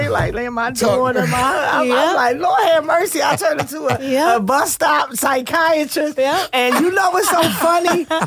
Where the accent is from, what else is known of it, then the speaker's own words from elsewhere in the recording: Philadelphia, Pennsylvania, United States; And I'm from South Philly.